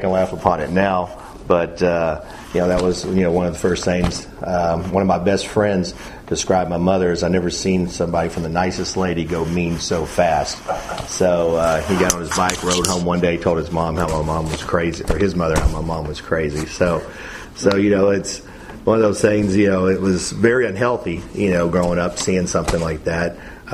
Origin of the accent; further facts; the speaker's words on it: Angleton, Texas, United States; I grew up in Angleton, as y'all probably heard last night. You know, all know it's a big metropolis down there. Had two parents in the household, no brothers or sisters, so kind of like a spoiled only child for the most part down there.